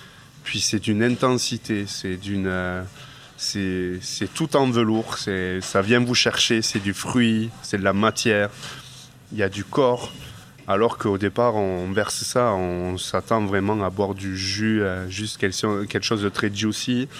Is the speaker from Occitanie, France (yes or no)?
yes; Toulouse, Occitanie, France; Je suis originaire de Toulouse, donc les premiers vins du Languedoc sont seulement à 30 ou 45 minutes.